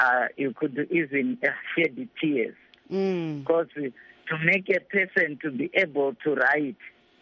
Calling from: Chimanimani, Manicaland, Zimbabwe; That's Chimanimani.

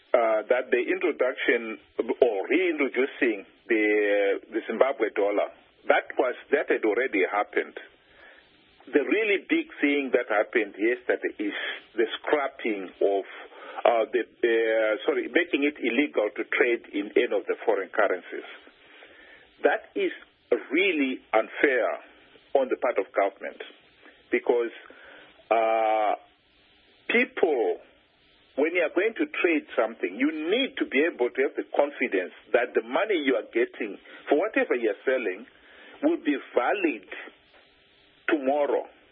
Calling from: United Kingdom

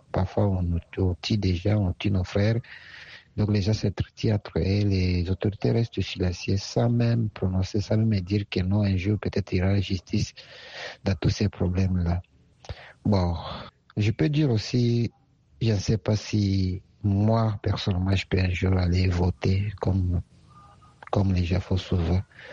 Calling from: Bunia, Ituri, DR Congo; toujours votre auditeur de l'Ituri, donc en République démocratique du Congo, en ville de Bounia.

